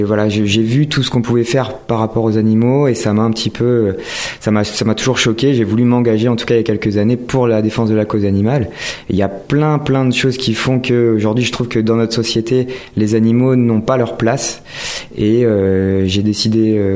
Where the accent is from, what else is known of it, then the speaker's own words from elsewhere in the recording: Centre-Val de Loire, France; je suis originaire du sud de la Touraine. J'ai 34 ans, je suis arrivé en Charente-Maritime il y a 6 ans. J'ai habité à Surgères l'année dernière, voilà. Et puis je suis moi petit-fils de paysan.